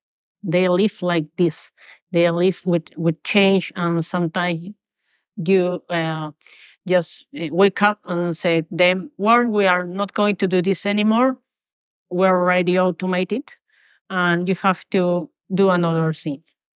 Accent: Peru; English is a second language; So we are Mateo from Spain, Matias from Argentina, and me from Peru.

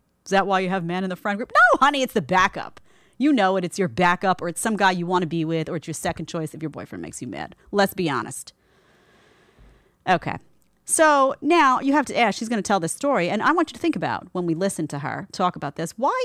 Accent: Brooklyn, New York, United States; accent: Brooklyn; now in Florida, United States; people tell me that my Brooklyn accent is coming on stronger and stronger in the show, and I think that might be true, and I don't understand it. It's like I moved to Florida and I got more Brooklyn.

